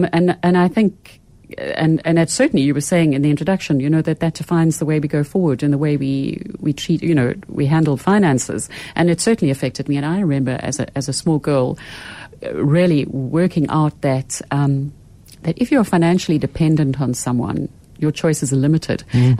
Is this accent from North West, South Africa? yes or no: yes; Brits, North West, South Africa; I grew up in Brits, which is outside of Pretoria, on a small holding.